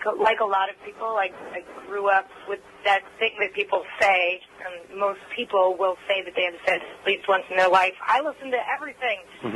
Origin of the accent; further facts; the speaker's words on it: Maryland, United States; now in New Orleans, United States; Yeah, I'm from Maryland originally. I grew up kind of all over the state, mainly in the western part of the state and down closer to Washington, D.C.